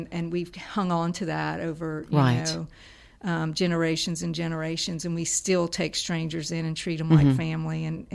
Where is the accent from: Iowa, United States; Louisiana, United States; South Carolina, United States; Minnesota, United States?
Louisiana, United States; Lafayette; And so after he got out of the Navy, we moved to Lafayette